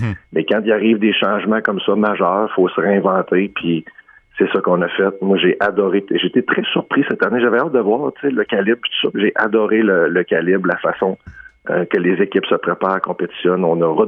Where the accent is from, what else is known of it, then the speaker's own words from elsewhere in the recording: Chicoutimi, Quebec, Canada; j'étais très attaché, tu le sais, Anthony, avec les Saguenayens à Chicoutimi, ma ville natale